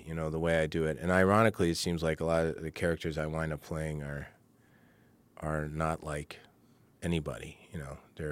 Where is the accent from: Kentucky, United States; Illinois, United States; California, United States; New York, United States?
Kentucky, United States; when I tell people I'm from Kentucky, everybody always sounds so surprised because they don't hear a Southern accent. And I say, well, you know, I've lived all over the place.